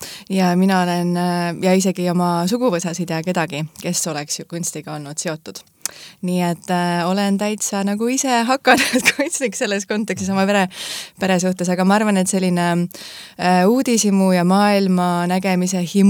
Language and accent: Estonian; Tallinn, Harju County, Estonia; born there; Ja ema poolt ma olen Lõuna-Eestis pärit Elva kandist. Nii et selline segu ja muidu mina sündisin Tallinnas.